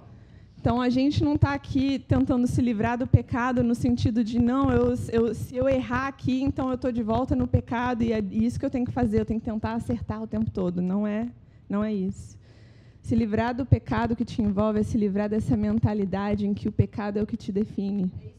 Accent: Goiás, Brazil; eu sou de Goiás, eu sou da fazenda. Minha vida era andar a cavalo.

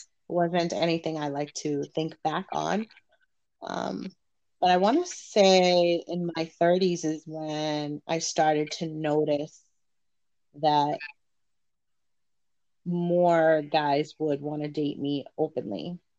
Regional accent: Boston, Massachusetts, United States; I grew up in East Boston, and that time, that era was the beginning stages of the melting pot, where more Latina families were coming

